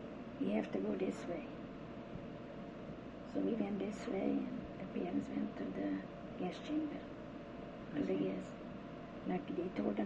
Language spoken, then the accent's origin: English; Zakarpattia Oblast, Ukraine; born there; English is a second language; Well, I was born in Bachelor, Laza.